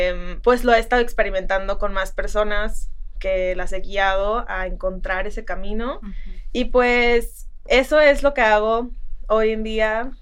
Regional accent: Ocotlán, Jalisco, Mexico; also born or lived in Guadalajara; now in Mexico City, Mexico; Soy mexicana, nací en Jalisco, en Ocotlán, Jalisco. Ahí crecí. Me vine luego a estudiar a Guadalajara, y aquí viví muchos años.

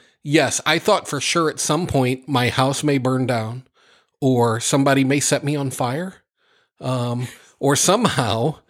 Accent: Midwest, United States; So I grew up in the Midwest, and our lives were obviously different growing up.

